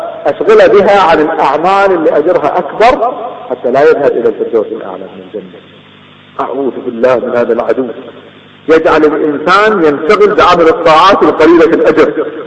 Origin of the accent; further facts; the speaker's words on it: Kuwait; أذكر أحد التجار عندنا في الكويت كان يبيع الغترة